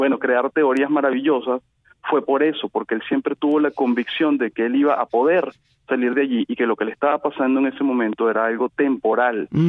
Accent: Venezuela; moved away as an adult; yo nací y crecí en Venezuela, apenas 6 años fuera de Venezuela

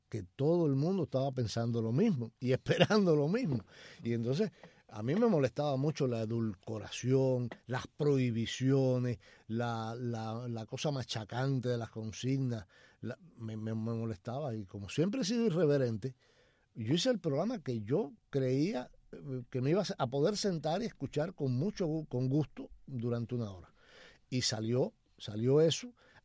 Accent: Bayamo, Granma, Cuba; el único de mi familia auténticamente bayamés, con marcado como la, con hierro de reses y todo, soy yo.

